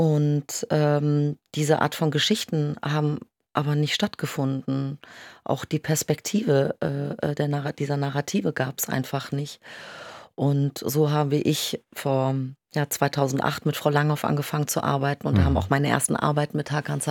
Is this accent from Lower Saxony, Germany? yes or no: yes; Lower Saxony, Germany; born there; Eltern, die aus der Türkei geflüchtet sind, 1980, kurz vor Militärputsch, und bin gebürtigte Ostfriesin.